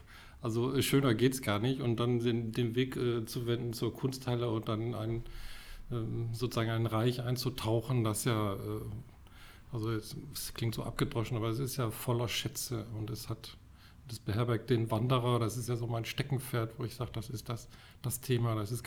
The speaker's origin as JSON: {"language": "German", "region": "Hamburg", "country": "Germany", "said": "Also das lohnt sich auch einfach so als Hamburger, einfach mal in eine Barkasse zu steigen und sich so ein bisschen den Wind um die Nase wehen zu lassen."}